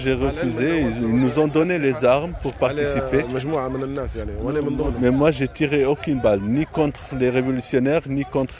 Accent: Taoulra, Libya; On vient de Taoulra, la ville de Taoulra.

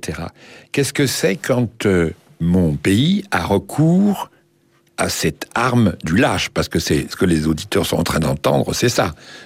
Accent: France; Parce qu'après tout, moi je suis français, dans mon pays il y a une défense nationale

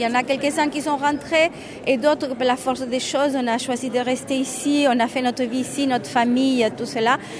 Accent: Chile; now in France; je suis chilienne. Maintenant, je suis française, après tant d'années que j'habite ici. Je suis ex-réfugiée politique

